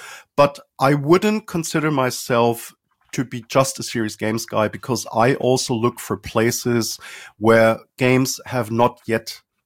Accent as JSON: {"language": "English", "town": "Sindelfingen", "region": "Baden-Württemberg", "country": "Germany", "tie": "born or raised there", "said": "I grew up in Sindelfingen, nearby Stuttgart, one of the key plants for Mercedes-Benz, for Daimler."}